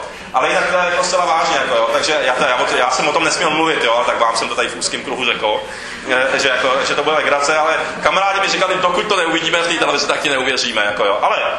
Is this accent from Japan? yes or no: yes; Japan; protože já jsem vyrostl v Japonsku a ve Spojených státech to taky znám velice dobře